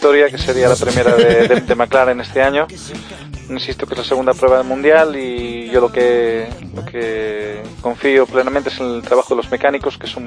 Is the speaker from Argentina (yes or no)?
no; Asturias, Spain; Hombre, Gijón. Sí, ahí en Asturias, en mi tierra estuvisteis.